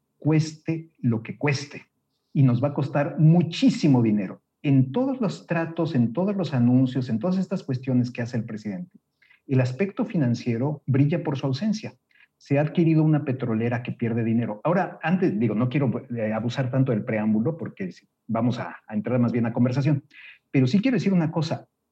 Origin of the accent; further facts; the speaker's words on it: Mexico; somos los contribuyentes mexicanos.